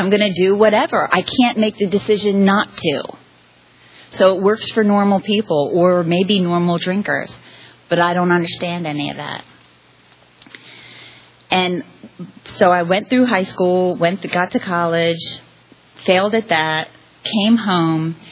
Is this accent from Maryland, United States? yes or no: yes; Maryland, United States; also born or lived in Florida; I grew up in Maryland for the most part. I was born in Florida, but I grew up in Maryland.